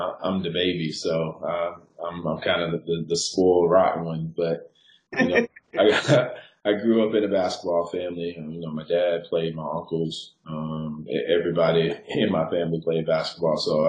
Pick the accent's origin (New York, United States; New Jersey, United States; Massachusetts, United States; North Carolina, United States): North Carolina, United States; Kinston; Born and raised in Kinston, North Carolina, man, the Hoop State capital of the world, in my opinion